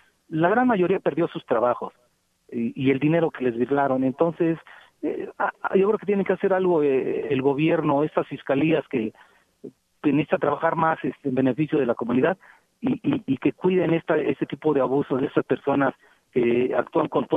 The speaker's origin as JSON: {"language": "Spanish", "region": "Mexico City", "country": "Mexico", "said": "Yo soy de aquí, de la Ciudad de México."}